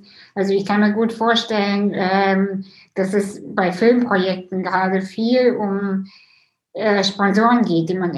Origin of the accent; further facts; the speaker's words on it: Russia; Und ich bin ja selber auch Russin.